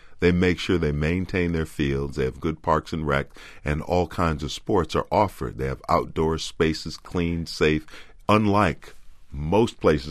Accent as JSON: {"language": "English", "town": "St. Paul", "region": "Minnesota", "country": "United States", "tie": "born or raised there", "said": "St. Paul I grew up"}